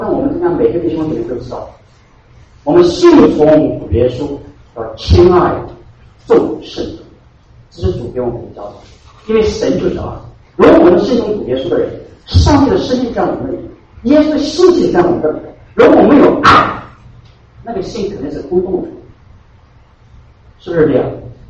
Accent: China; 我们中国人很聪明，很有智慧的

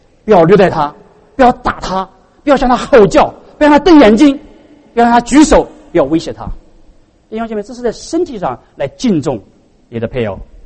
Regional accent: China; 我们中国人很不在行这一点，是不是？

